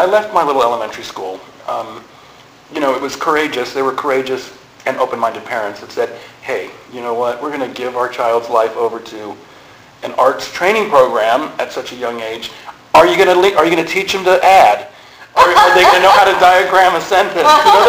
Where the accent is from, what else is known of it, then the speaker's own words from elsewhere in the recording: Cincinnati, Ohio, United States; I was lucky enough I grew up in Cincinnati, Ohio, which is not the most glamorous of places, nor the most artistic of places